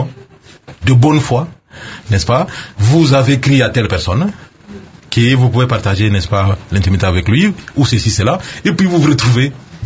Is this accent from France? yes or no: no; DR Congo; Chez nous, au Congo en particulier, il date des années 2000, principalement.